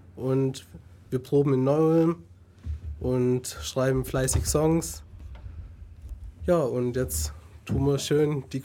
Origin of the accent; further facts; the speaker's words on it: Italy; Ich bin in Ulm geboren und hier auch aufgewachsen. Und ja, ich bin halt Italiener.